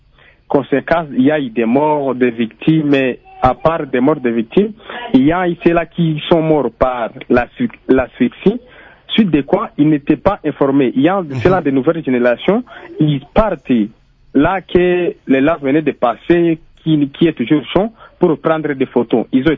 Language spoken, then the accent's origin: French; Goma, North Kivu, DR Congo; Chose qui n'a pas été faite ici chez nous à Goma